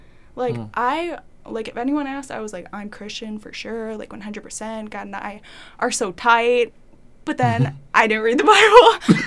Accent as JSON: {"language": "English", "town": "Dubuque", "region": "Iowa", "country": "United States", "tie": "born there", "also_born_or_lived": "Dyersville", "said": "So I was born in Dubuque, Iowa, to two parents"}